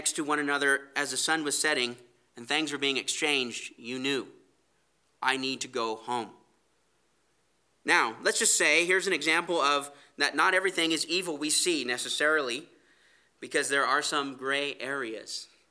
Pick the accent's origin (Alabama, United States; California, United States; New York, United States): California, United States; Where I grew up in California as a kid, there was a park right behind our house.